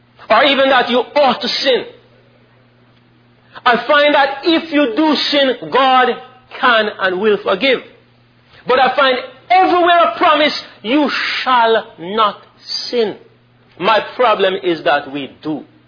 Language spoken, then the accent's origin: English; Jamaica; I'm Jamaican.